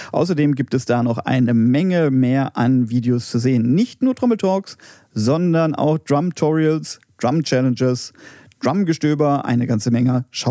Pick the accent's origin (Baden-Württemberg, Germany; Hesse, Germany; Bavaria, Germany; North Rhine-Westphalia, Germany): North Rhine-Westphalia, Germany; Cologne; Ich als Kölner bin das natürlich auch gewöhnt, dass es hier regnet.